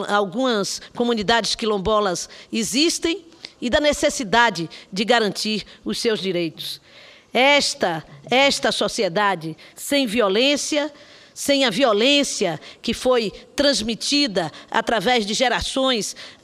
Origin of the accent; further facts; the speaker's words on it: Bahia, Brazil; em especial da minha terra, da Bahia